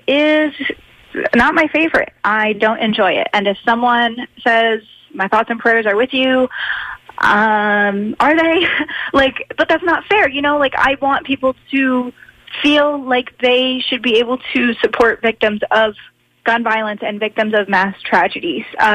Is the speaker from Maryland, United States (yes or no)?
yes; Maryland, United States; The Capital is my hometown paper, so I'm from Maryland.